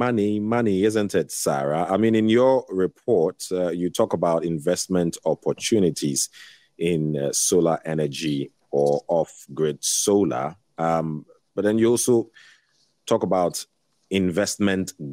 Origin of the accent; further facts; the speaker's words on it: Ghana; For instance, I'm from Ghana, and the house that I live